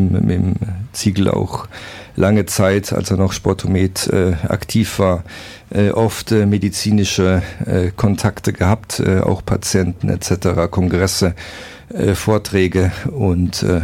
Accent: Mannheim, Baden-Württemberg, Germany; ich bin ja hier in Mannheim geboren, bin sozusagen Mannheimer Bub, habe sogar in Mannheim, Heidelberg studiert

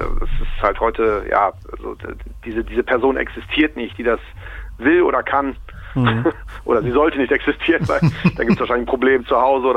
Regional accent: North Rhine-Westphalia, Germany; Also ich komme aus Köln, also aus der Nähe von Köln und lebe heutzutage in Köln.

